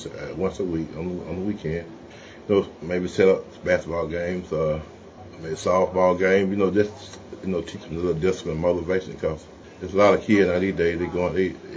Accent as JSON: {"language": "English", "town": "Bainbridge", "region": "Georgia", "country": "United States", "tie": "born or raised there", "said": "I grew up in Bainbridge, correct, in Vader, Georgia, and north of here, about 15, 20 miles."}